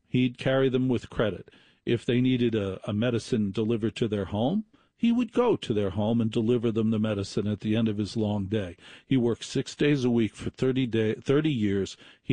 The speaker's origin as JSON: {"language": "English", "town": "Maplewood", "region": "New Jersey", "country": "United States", "tie": "born or raised there", "said": "I grew up next to Newark. I grew up in Maplewood, New Jersey."}